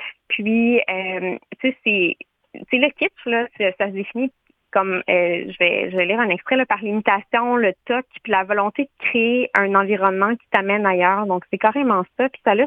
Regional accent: Quebec, Canada; moi je viens de la Naudière

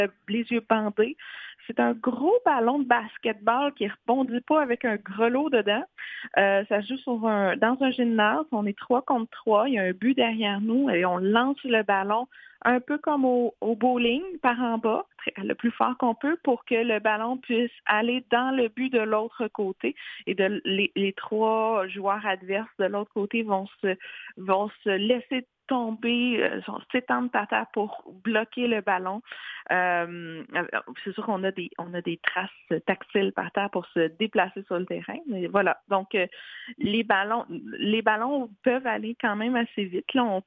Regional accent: Montreal, Quebec, Canada; j'ai décidé de revenir à Montréal. Je suis montréalaise, mon réseau était ici, mon conjoint de l'époque était ici. Donc je suis revenue à Montréal

